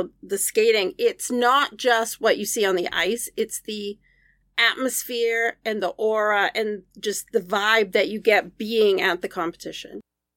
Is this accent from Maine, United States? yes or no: yes; Maine, United States; They were in, I'm from Maine, and they were in Portland.